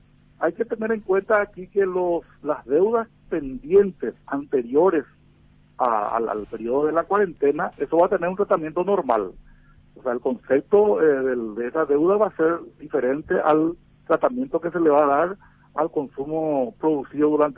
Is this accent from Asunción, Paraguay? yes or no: no; Coronel Oviedo, Caaguazú, Paraguay; De Coronel Oviedo.